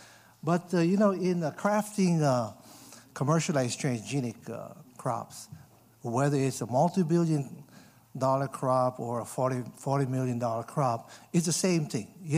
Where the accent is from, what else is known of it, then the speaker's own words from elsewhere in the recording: Hawaii, United States; also born or lived in Ithaca, New York; Well, you know, I'm from Hawaii, and I spent a lot of my years at Cornell, but I'm back in Hawaii